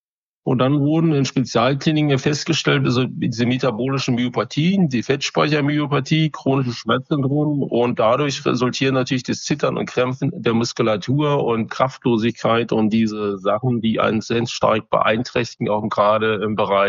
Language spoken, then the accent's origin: German; Rhineland-Palatinate, Germany; ich komme aus der Südpfalz, ich bin 58 Jahre alt